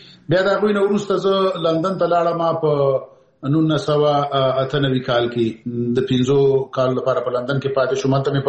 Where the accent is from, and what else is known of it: Peshawar, Khyber Pakhtunkhwa, Pakistan; born or raised there